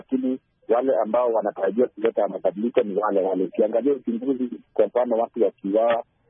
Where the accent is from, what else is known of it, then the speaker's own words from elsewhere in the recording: Kenya; mimi kama Mkenya